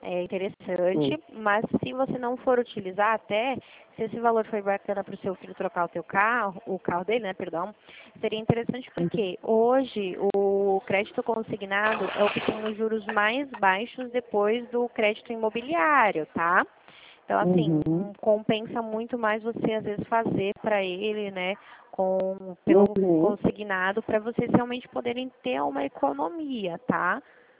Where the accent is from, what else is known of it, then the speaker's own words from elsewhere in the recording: Dracena, São Paulo, Brazil; minha cidade chama Dracena, tá?